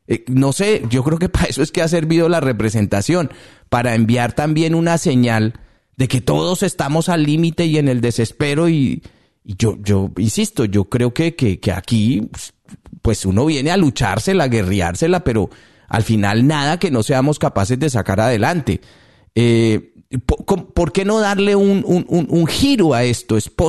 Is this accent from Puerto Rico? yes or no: no; Colombia; de nosotros como migrantes colombianos, pero sin ninguna repercusión a nivel interno en Colombia.